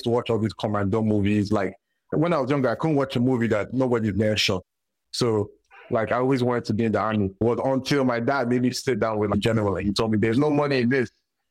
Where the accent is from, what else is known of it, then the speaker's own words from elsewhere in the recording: Nigeria; now in Atlanta, United States; I'm Nigerian. Yes, I'm Nigerian. I'm Igbo. You guys already know, but I live in ATL, Georgia.